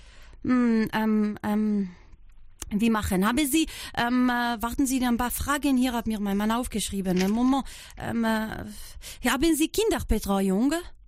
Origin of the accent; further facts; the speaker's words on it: Trentino-Alto Adige, Italy; Ich bin aus Südtirol und ich arbeite beim Radio und … von Radio Tirol.